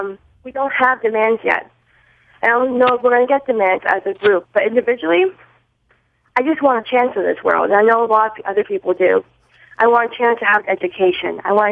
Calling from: Boston, Massachusetts, United States; So I'm calling from Boston.

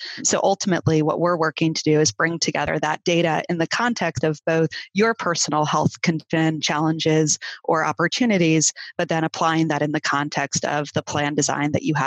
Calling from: San Francisco, California, United States; I am in San Francisco today.

